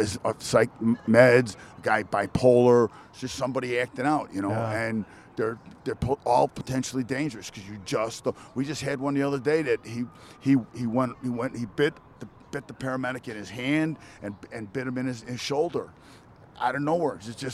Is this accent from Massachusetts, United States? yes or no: no; Illinois, United States; I grew up on the northwest side. I went to St. Peter Canisius, lived at Grand Avenue in Cicero my whole life. I can't get away from Grand Avenue.